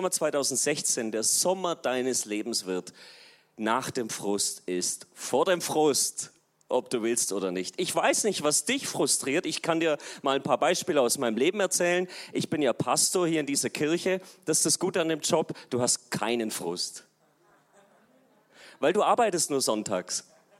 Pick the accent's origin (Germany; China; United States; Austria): Germany; Stuttgart, Baden-Württemberg; Ja, ich komme aus Deutschland. Stuttgart ist meine Heimat.